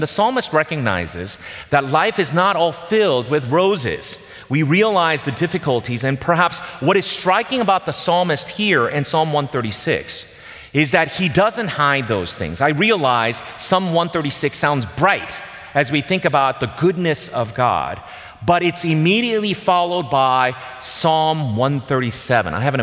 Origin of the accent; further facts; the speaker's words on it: South Korea; For those of you who are born and raised in South Korea like I was, my parents were born in Hwanghae province before they actually came down to South Korea right during the war.